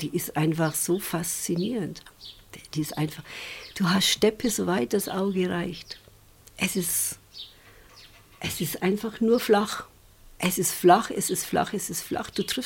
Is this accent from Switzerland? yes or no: no; Waging, Bavaria, Germany; ich bin in Waging groß geworden. Und da gab es eben Fremdenverkehr.